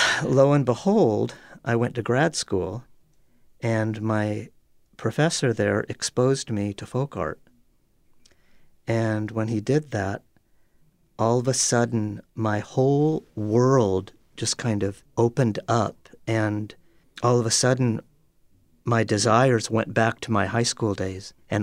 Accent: Seattle, Washington, United States; now in Athens, United States; In Seattle.

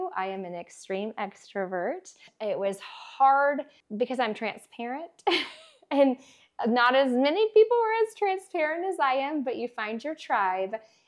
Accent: Springfield, Missouri, United States; also born or lived in Fort Worth; now in Lemoore, United States; So I'm from Springfield, Missouri, huge town. I moved here from Fort Worth, Texas, even bigger town.

